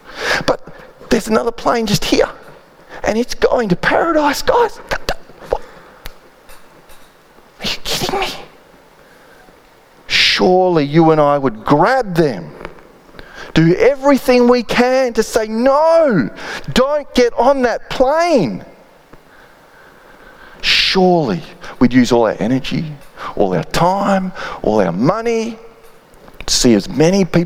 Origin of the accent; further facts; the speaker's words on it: Perth, Western Australia, Australia; I'm a Perth boy and I grew up here in Perth. I became a Christian in Perth